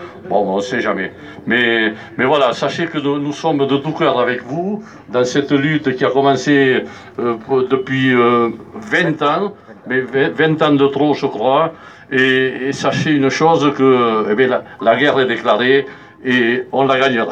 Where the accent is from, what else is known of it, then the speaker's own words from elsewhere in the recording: Arette, Nouvelle-Aquitaine, France; lors de la fête patronale du village d'Arrette, d'où je viens